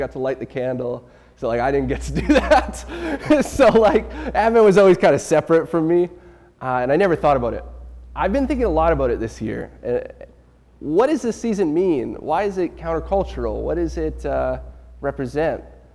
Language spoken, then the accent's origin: English; Alberta, Canada; I've been around Southside for a couple years, but I'm originally from Northern Alberta.